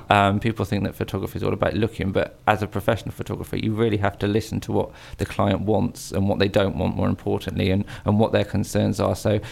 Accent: South West England, United Kingdom; I'm originally from the Cotswolds

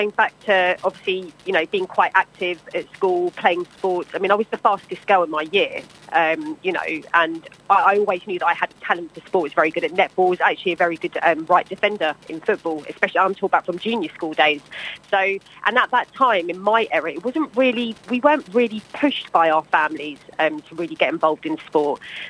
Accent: United Kingdom; I feel really proud being a British Asian woman working within the sports industry

